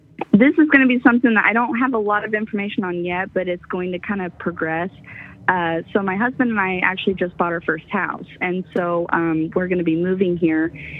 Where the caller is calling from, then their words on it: Midwest, United States; I'm from the Midwest.